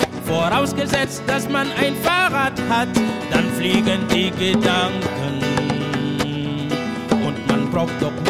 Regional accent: Burkina Faso; Also ich komme aus der Familie der Schmiede in Burkina Faso und dieses Instrument ist Teil meines Lebens

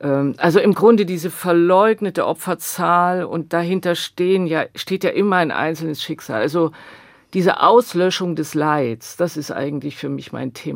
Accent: East Germany, Germany; wir sind als Ostdeutsche sozusagen die Nachkommen

